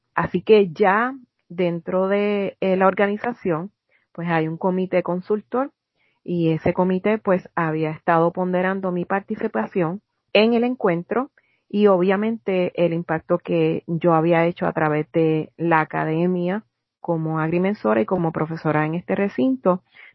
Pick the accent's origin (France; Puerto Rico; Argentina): Puerto Rico; yo me fui de Puerto Rico y mi niña solamente tenía 2 años.